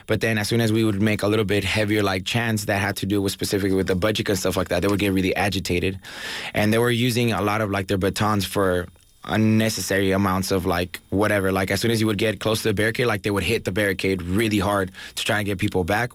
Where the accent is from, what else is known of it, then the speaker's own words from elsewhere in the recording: Mexico; now in United States; I'm an immigrant student. I was born in the U.S., but I grew up in Mexico, and then we came back for the education.